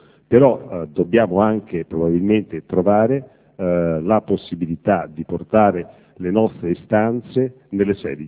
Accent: Florence, Tuscany, Italy; vengo da Firenze.

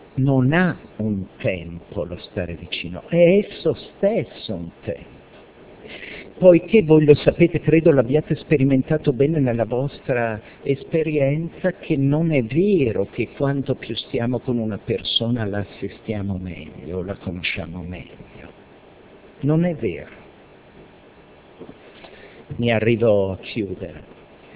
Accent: Bergamo, Lombardy, Italy; io sono bergamasco

